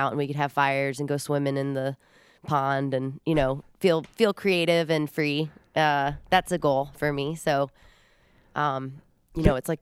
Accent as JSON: {"language": "English", "region": "Illinois", "country": "United States", "tie": "born or raised there", "said": "Yeah, I grew up in the Quad Cities on the Illinois side of the Mississippi River, just across from Iowa. But I've moved to northeastern Iowa"}